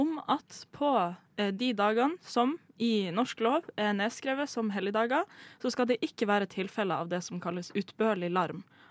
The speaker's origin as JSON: {"language": "Norwegian", "region": "Northern Norway", "country": "Norway", "said": "Oppe i nord, for eksempel, der jeg er fra"}